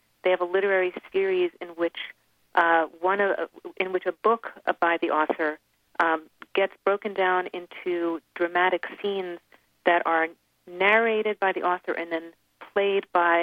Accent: New Jersey, United States; growing up, I grew up in New Jersey. I was raised in an Orthodox Jewish home.

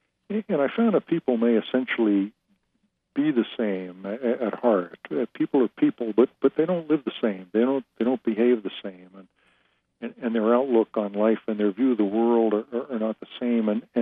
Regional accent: New York, United States; also born or lived in northern New England / the Dakotas / Pacific Northwest / California; I was born in the New York metro area and raised there, and I've lived and worked in New York and northern New England and the Dakotas and Pacific Northwest and California and Alaska

